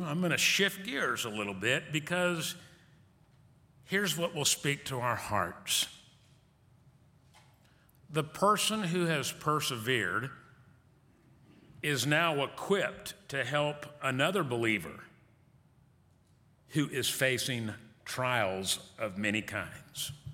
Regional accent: Wisconsin, United States; When I grew up in Wisconsin, I grew up with the Azarian brothers.

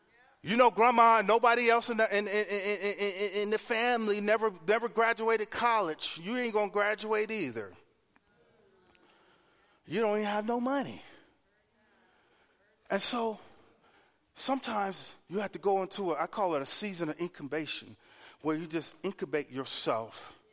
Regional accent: Miami, Florida, United States; I'm from Miami, y'all. People from the island, we have goats, chickens, and everything else.

